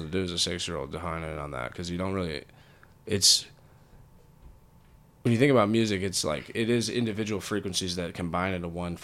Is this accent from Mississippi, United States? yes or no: no; California, United States; I grew up in California, so it's a little, it's kind of, I mean, you know, you're in Berkeley, it's there, yeah.